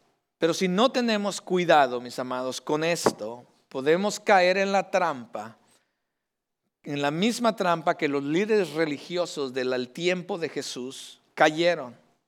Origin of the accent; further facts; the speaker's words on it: Mexico; Yo soy de México.